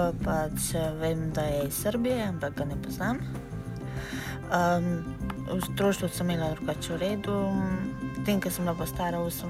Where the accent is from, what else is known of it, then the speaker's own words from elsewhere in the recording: Ljubljana, Central Slovenia, Slovenia; also born or lived in Upper Carniola; stara sem 23 let, prihajam iz Ljubljane, do 8 leta sem živela na Gorenjski.